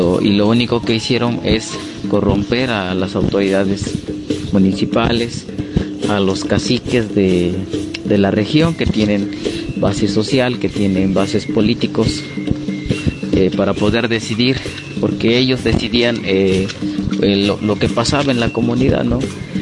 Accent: Coyolapa, Puebla, Mexico; Soy originario de Coyolapa, Soquitlán, Puebla, en la Sierra Negra de Puebla.

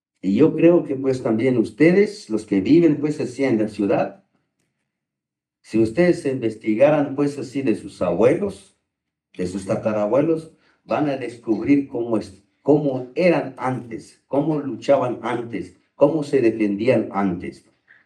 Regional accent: Mexico; Pero somos lo mismo, somos pueblo de México.

